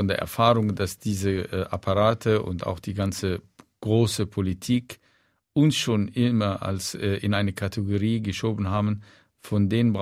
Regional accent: Egypt; Und trotzdem fühle ich mich immer noch nicht nur als Ägypter, sondern am wohlsten in Ägypten.

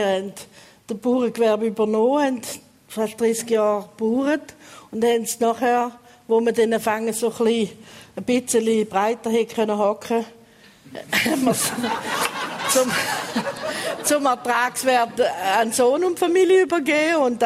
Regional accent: St. Gallen, Switzerland; Wir sind fast im Wald aufgewachsen, zwischen Degersheim und Mogelsberg.

